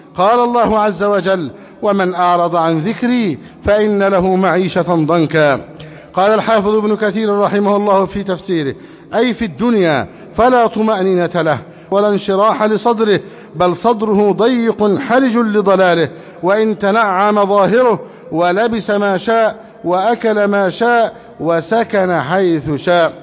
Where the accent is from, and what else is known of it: Egypt